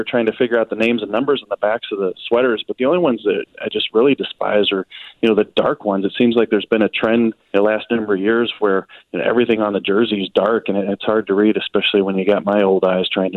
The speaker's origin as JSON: {"language": "English", "town": "St. Louis", "region": "Missouri", "country": "United States", "tie": "born or raised there", "said": "even though I grew up here in St. Louis and was a Blues fan early on before I got a job as a journalist."}